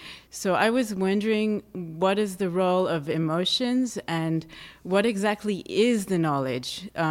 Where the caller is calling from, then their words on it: Albany, California, United States; I'm from Albany, California.